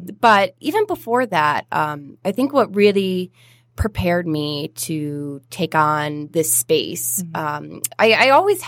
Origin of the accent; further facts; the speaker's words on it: Michigan, United States; So after I graduated, I moved to Detroit. So I'm originally from St. Clair County.